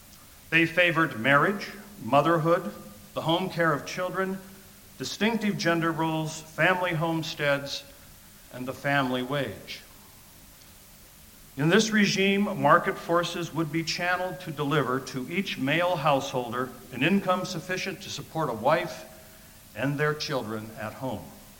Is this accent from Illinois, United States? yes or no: yes; Rockford, Illinois, United States; actually a daughter of a Republican congressman from my hometown of Rockford, Illinois.